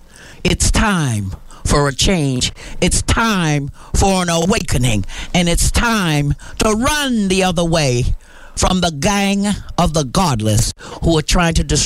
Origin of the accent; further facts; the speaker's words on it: Harlem, New York, United States; from Harlem. I was raised in Harlem.